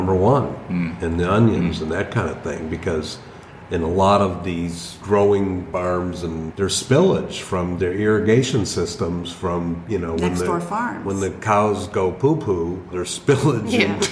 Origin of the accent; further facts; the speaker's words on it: Detroit, Michigan, United States; I grew up in Detroit, so Detroit, Coney Island, Lafayette, Coney Island, downtown Detroit. Spent a lot of time there as a kid.